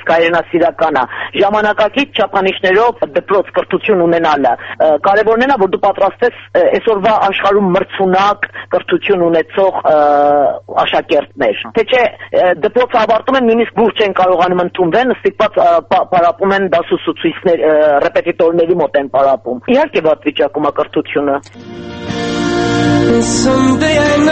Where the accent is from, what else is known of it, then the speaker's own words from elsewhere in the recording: Iran; Ես ինքս պարսկահայ եմ, ինքս սովորել եմ հենց այդ կարգի դպրոցում, որի մասին խոսքա գնում։